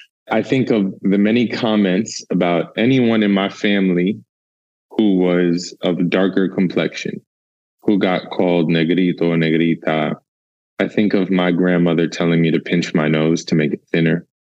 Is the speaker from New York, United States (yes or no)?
yes; New York City, New York, United States; It helps that I grew up in New York, Queens specifically, because I had the Dominican food made by Dominicans.